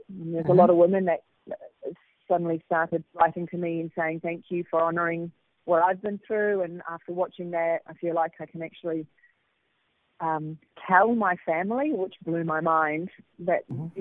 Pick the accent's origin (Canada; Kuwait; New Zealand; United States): New Zealand; And of course, I'm obviously quite partial to New Zealand content being from there.